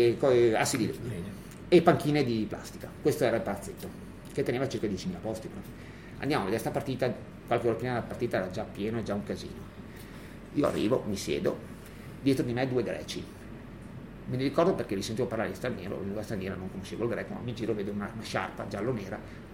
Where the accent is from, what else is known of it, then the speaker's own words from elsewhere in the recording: Belluno, Veneto, Italy; perché io torno a Belluno, che è la mia città d'origine, torno a Ponte nelle Alpi